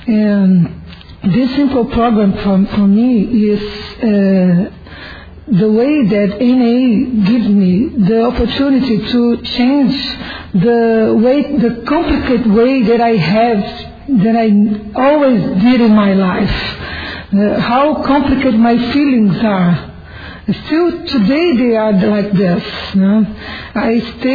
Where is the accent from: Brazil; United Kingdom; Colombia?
Brazil; English is a second language; I'm from Brazil